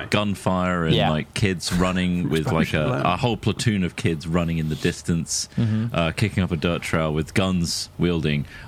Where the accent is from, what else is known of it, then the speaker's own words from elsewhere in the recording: England, United Kingdom; I'd point at me so that I'd identify that I am English, and I don't speak your language